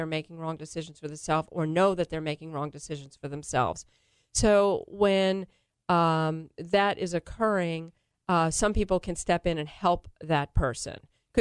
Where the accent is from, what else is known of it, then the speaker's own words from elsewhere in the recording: New York, United States; And then growing up in New York, I returned back there to be with my family